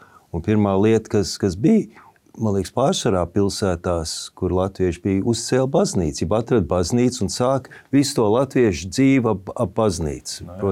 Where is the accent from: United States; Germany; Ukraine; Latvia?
United States; Bronx, New York; Es arī uzaugu Bronxā.